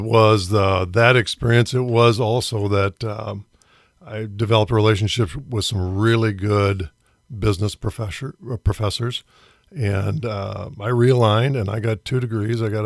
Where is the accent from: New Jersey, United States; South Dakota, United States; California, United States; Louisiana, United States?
South Dakota, United States; Sioux Falls; also born or lived in Vermilion, South Dakota / Waterloo, Iowa; I grew up mainly in Sioux Falls, South Dakota, but I was born in Vermilion. My father was a football coach there, and then we moved to Waterloo, Iowa, where he served as a football coach for a couple years, and then back to Sioux Falls.